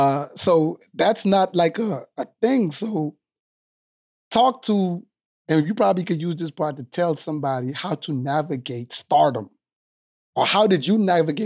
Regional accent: Bahamas; It's my second home because, you know, I'm from the Bahamas, but I'm not from that part.

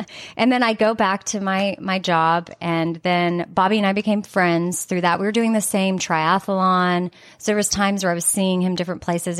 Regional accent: Austin, Texas, United States; born there; I think I said my name and that I was born in Austin.

